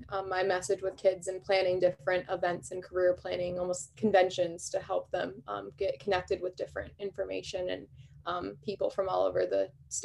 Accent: Hot Springs, South Dakota, United States; it was the first year in 72 years that they didn't host the competition in my hometown of Hot Springs. So it was the first event that I got to go home to.

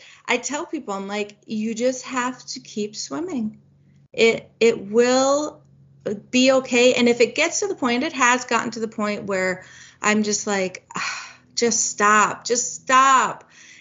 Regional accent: Boston, Massachusetts, United States; I came from Boston area and I love the ocean.

